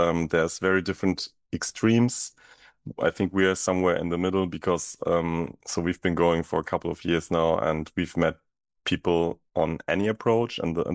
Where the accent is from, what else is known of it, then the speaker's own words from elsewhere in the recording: Germany; English is a second language; So I grew up in Germany. I'm born in Germany, grew up here.